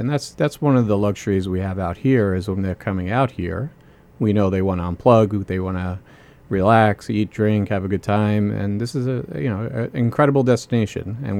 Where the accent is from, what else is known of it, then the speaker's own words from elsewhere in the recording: Babylon, New York, United States; also born or lived in Brooklyn; I grew up in Babylon.